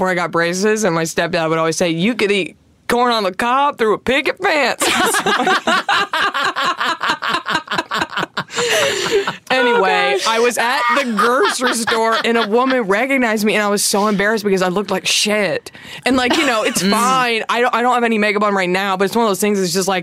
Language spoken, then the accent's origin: English; Dallas, Texas, United States; From Dallas.